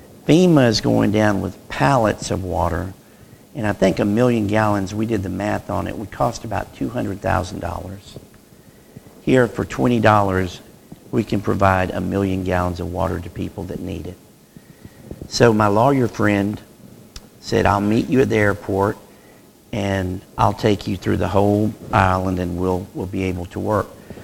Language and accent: English; Wedowee, Alabama, United States; from Wedowee, Alabama, and just passing through